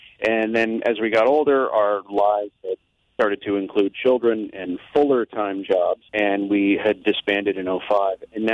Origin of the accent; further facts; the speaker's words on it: Sugarloaf, New York, United States; now in Monroe, United States; No, 16 years. Born and raised in Sugarloaf, as were my other brothers.